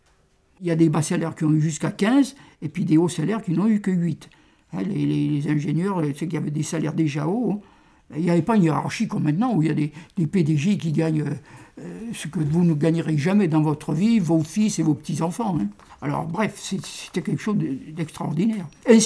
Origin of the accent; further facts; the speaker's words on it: Nouvelle-Aquitaine, France; Comme je suis du Limousin, là, près du plateau de Mille Vaches, je me considère comme très très profond.